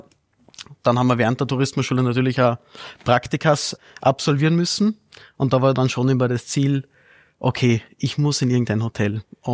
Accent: Lichtenberg, Upper Austria, Austria; Und sind aber dann eigentlich wirklich aufgewachsen, groß geworden in Lichtenberg in Oberösterreich, im Müllviertel, im wunderschönen Müllviertel.

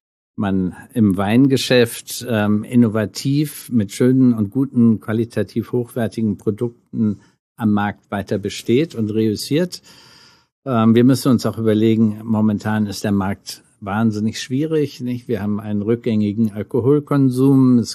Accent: Kenya; somit hatte ich das große Privileg, meine Kindheit in Kenia zu verbringen.

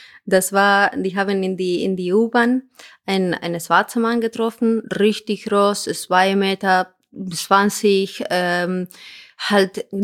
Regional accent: Spain; German is a second language; sage ich als Spanier.

